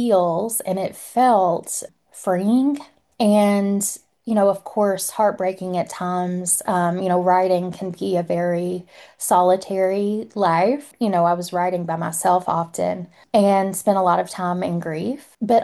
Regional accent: Appalachia, United States

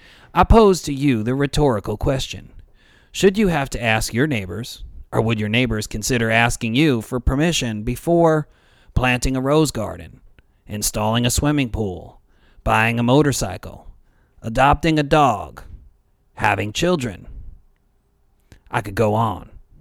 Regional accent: New York, United States; I recently learned the city of Albany, New York, capital of my home state, is one of the few North American cities where backyard chickening is prohibited

